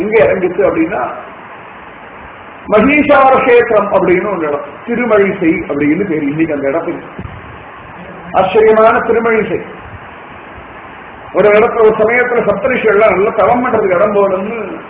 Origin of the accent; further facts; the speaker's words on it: Srirangam, Tamil Nadu, India; ஸ்ரீரங்கத்திலாம் வளர்ந்தோம்